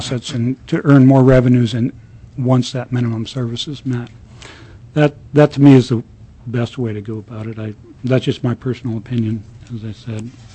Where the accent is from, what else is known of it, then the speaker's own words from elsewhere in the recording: Anchorage, Alaska, United States; Okay, I'm sorry, and I grew up in Anchorage, so I shouldn't have known that.